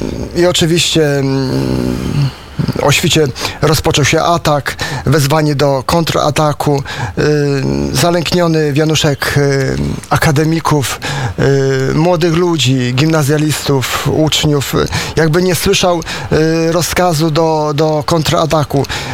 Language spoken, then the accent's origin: Polish; Pabianice, Łódź Voivodeship, Poland; Ja pochodzę z Podpabianic, także jest również tam w Łodzi przed katedrą od 30 lat pomnik